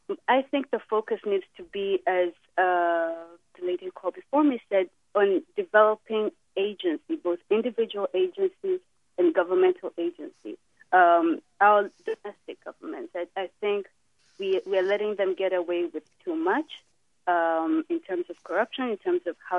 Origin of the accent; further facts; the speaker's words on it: Kenya; Yes, I am Kenyan. … from Harvard Law School.